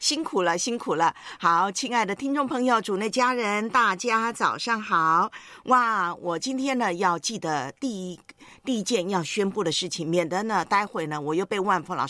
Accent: Taiwan; now in Hong Kong; 就是港飘了，因为我不是香港本地人嘛，我是从台湾来到香港，所以呢我就是港飘。

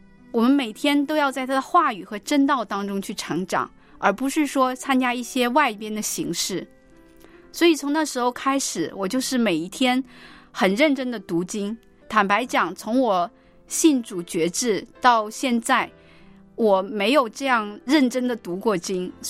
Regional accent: Heilongjiang, China; 大家好，我是来自于黑龙江的

